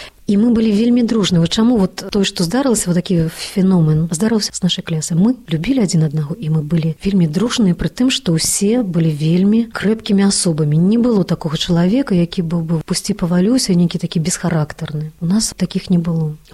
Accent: Brest, Brest Region, Belarus; born there

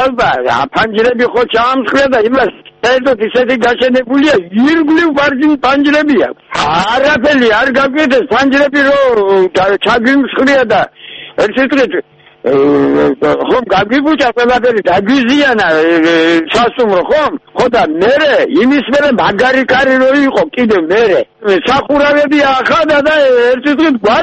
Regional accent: Kochara, Abkhazia, Georgia; ოჩანჩირის რაიონ სოფელი კოჩარიდან ვარ.

